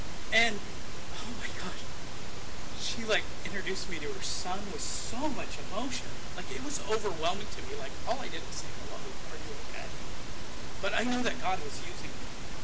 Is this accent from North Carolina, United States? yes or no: no; Bishop, California, United States; And I'm from Bishop, California. It's my hometown.